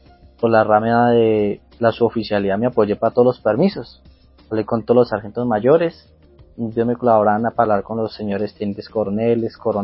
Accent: Medellín, Antioquia, Colombia; also born or lived in Nariño; Mi familia pues es campesina por parte de mi papá. Después de los 6 años salimos para la ciudad de Medellín y yo me crié ya con mi papá y mamá.

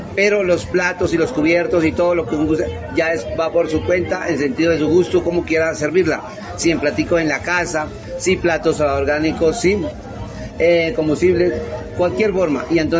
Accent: Cundinamarca, Colombia; Yo soy de Cundinamarca.

